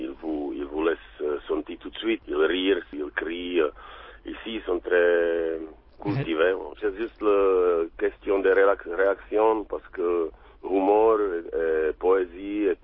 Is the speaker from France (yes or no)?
no; Czechia; French is a second language; Ça, c'est quelque chose qui nous manque chez nous, à Tchéquie